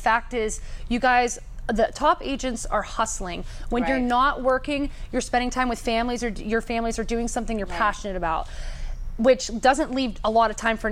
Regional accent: Boston, Massachusetts, United States; now in San Diego, United States; Again, I came from Boston, very East Coast, to like chill San Diego.

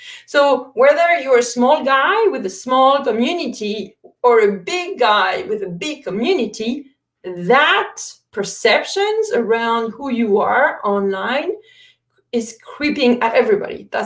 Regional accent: France; English is a second language; I don't know about you guys, but I come from France

